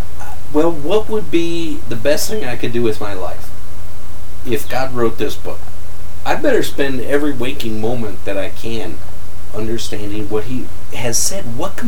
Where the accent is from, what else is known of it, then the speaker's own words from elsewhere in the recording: Cleveland, Ohio, United States; You know, we're from Cleveland, the Rock and Roll Hall of Fame.